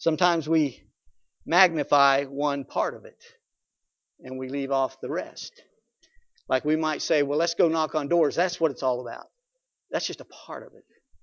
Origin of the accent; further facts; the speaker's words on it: United States; but I'm an American, and I was born in this country, and I was born to certain parents.